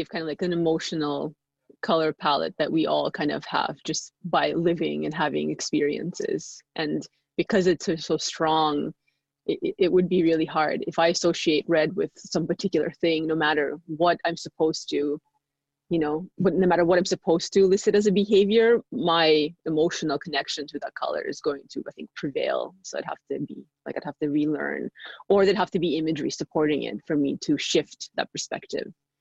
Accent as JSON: {"language": "English", "country": "Russia", "tie": "born or raised there", "second_language": "English", "said": "Again, growing up in Russia and going to through the Soviet education system, when you learn math or language, they color code a lot of things. So like Russian vowels were red and the consonants were blue."}